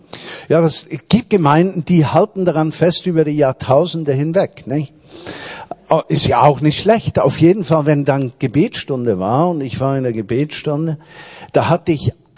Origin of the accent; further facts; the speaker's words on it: Switzerland; now in Berlin, Germany; dann komme ich da als Schweizer Bauer nach Berlin